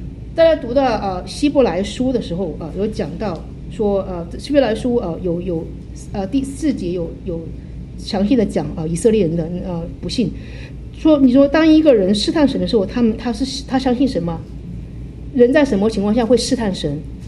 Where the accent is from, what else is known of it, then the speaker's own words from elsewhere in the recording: China; 我觉得作为我们中国人就是我们可能比较含蓄，表达比较含蓄